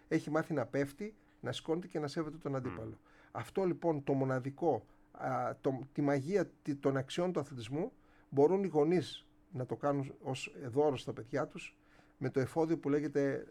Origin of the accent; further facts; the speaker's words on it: Naxos, South Aegean, Greece; την τοπική μου ομάδα που είμαι από την Άξο, τον Παναξιακό